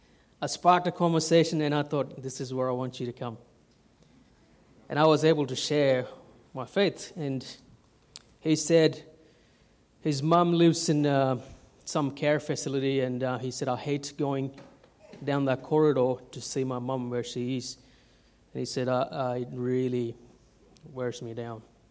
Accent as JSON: {"language": "English", "country": "India", "tie": "born or raised there", "said": "I grew up in India, and I finished school in 2003"}